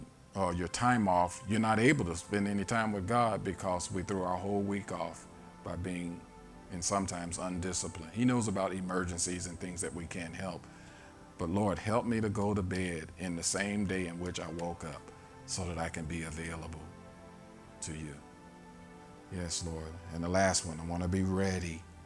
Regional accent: St. Louis, Missouri, United States; now in Pennsylvania, United States; But I come from St. Louis, and St. Louis was founded by the French, heavily populated by the Italians. So I come from a very French and Italian culture

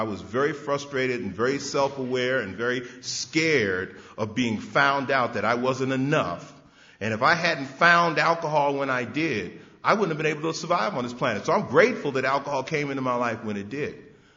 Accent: New York City, New York, United States; Now, I grew up in New York City, where they make the movies, you know, in the South Bronx, right there, not too far from Yankee Stadium

